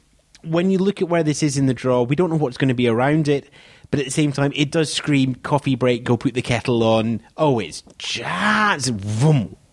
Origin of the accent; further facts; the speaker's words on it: Scotland, United Kingdom; I'm Scottish.